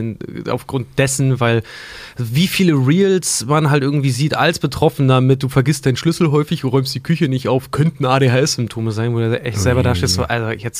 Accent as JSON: {"language": "German", "country": "Germany", "tie": "born or raised there"}